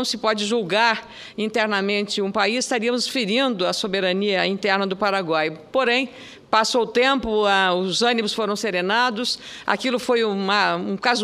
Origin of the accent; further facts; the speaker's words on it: Rio Grande do Sul, Brazil; como sou do Rio Grande do Sul